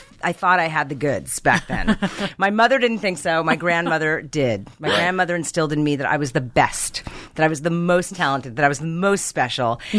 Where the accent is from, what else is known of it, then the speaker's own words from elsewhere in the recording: New York, United States; I grew up outside of New York mm-hmm. City.